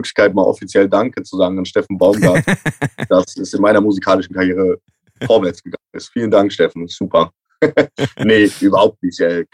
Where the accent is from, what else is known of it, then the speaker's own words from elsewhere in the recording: Cologne, North Rhine-Westphalia, Germany; Und darüber wären wir Kölner, glaube ich, sehr, sehr dankbar. Klar, als Kölner bist du dann auch direkt so 3-4 Spieltage vor Ende